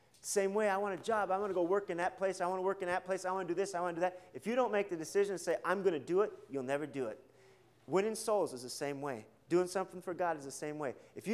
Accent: United States; And things that I learned because I'm an American, I'm able to take to Mexico

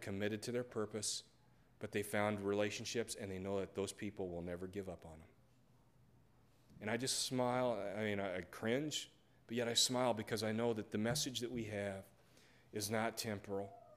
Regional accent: Nebraska, United States; church where I grew up in western Nebraska. I mean, you think Wilson's small. You need to come to my hometown. literally, western Nebraska, where the deer and the antelope roam.

